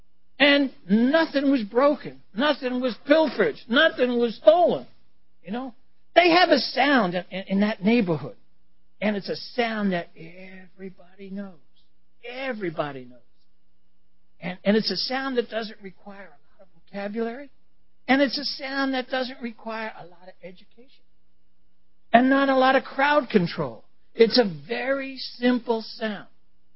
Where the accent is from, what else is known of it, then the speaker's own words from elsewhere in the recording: Brooklyn, New York, United States; I have nothing against it, but I grew up in Brooklyn in an area where if there was a mafia, they lived there.